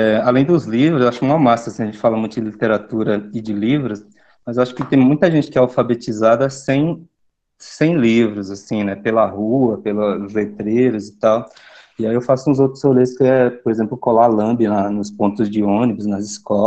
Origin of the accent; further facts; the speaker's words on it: Acajutiba, Bahia, Brazil; nas escolas rurais de onde eu venho, que é de Acajutiva, mas né, no caso nas periferias de Acajutiva